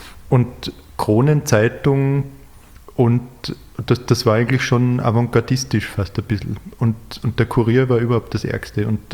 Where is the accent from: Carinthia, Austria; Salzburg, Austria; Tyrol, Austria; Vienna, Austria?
Carinthia, Austria; Klagenfurt; born there; Ich meine, man muss dazu sagen, ich bin in Klagenfurt geboren